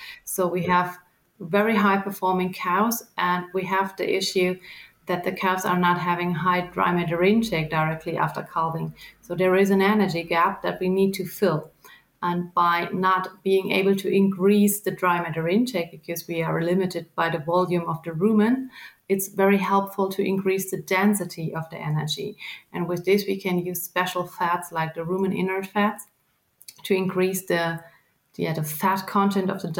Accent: Germany; I'm from Germany.

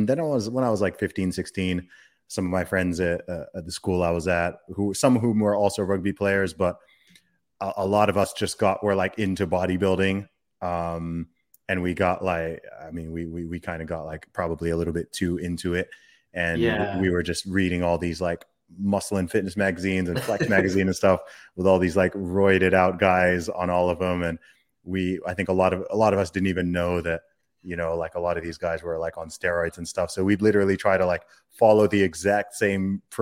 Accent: Saudi Arabia; I grew up in Saudi Arabia.

